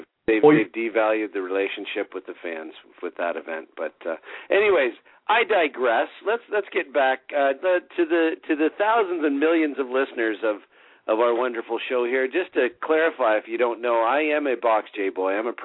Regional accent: Simcoe, Ontario, Canada; born there; I was born in Simcoe, Ontario

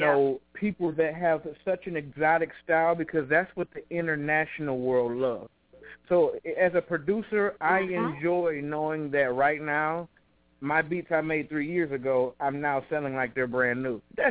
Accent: Lorain, Ohio, United States; I'm originally from Ohio. Some people know Lorain, Ohio is Steel City. It's a really rough city, you know. It's not too far from Cleveland

